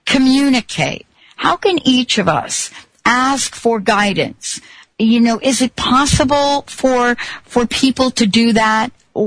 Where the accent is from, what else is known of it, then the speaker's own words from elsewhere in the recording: New York City, New York, United States; I mean, I grew up in New York City. I would never walk down a dark alley.